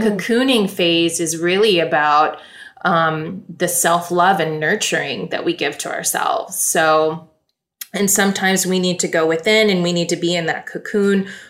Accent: New York City, New York, United States; But I feel like it came from my own need as a New Yorker to just get out of the city.

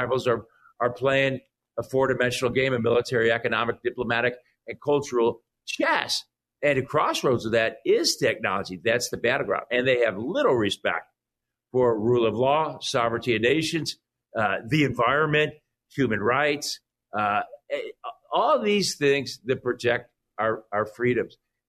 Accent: Ohio, United States; You and I, we grew up in Ohio, the white picket fence, the dog, 2.5 children. I was 0.5 because I had two sisters.

